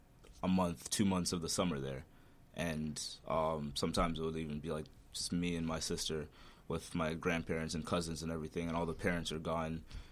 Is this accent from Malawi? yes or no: yes; Malawi; I was just set up, and a lot of people growing up in Malawi were sort of just set up to think in a more communal point of view.